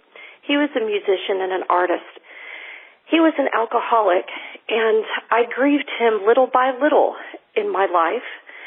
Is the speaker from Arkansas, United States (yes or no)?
yes; Arkansas, United States; I am from Arkansas.